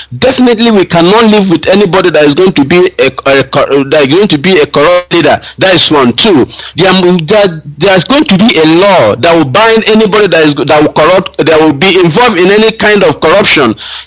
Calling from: Malaysia; I'm calling from Malaysia.

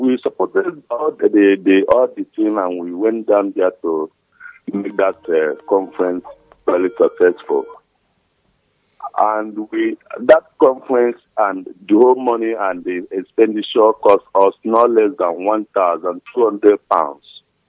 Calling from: Sweden; I'm calling from Sweden.

